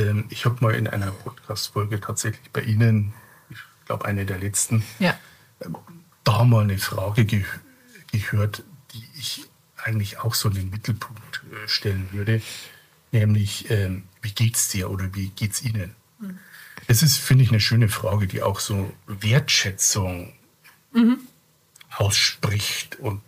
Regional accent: Bavaria, Germany; Ich bin ja Bayer

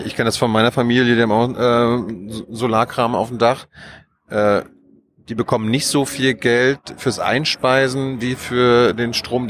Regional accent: East Germany, Germany; ich komme ja aus dem Osten

